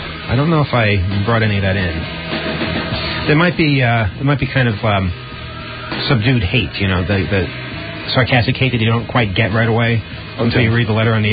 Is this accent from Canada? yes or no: no; Brazil; I'm from Brazil.